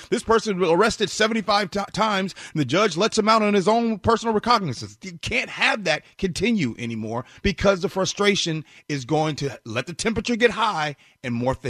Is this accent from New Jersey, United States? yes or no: no; Chicago, Illinois, United States; also born or lived in Indiana; I'm born and raised in Chicago, went to military school in the state of Indiana, played college basketball in the state of Indiana